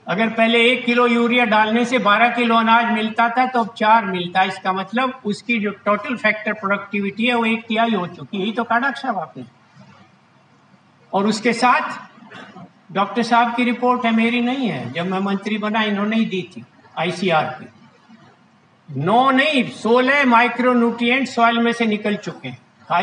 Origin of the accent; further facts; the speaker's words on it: Uttar Pradesh, India; उत्तर प्रदेश मेरा गांव है